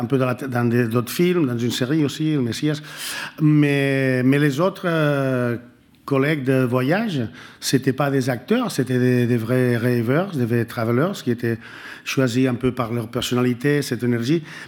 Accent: Berlin, Germany; French is a second language; Je viens de Berlin, en Allemagne.

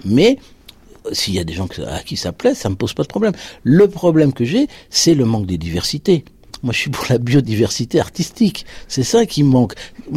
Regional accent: Nantes, Pays de la Loire, France; born there; je suis né à Nantes quand même, pays de Jules Verne

